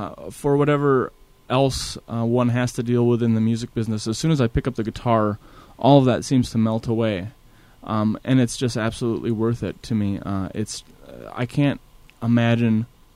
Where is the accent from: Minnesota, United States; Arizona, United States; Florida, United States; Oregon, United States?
Minnesota, United States; it really echoed in my mind a lot of the music I heard growing up on the Iron Range.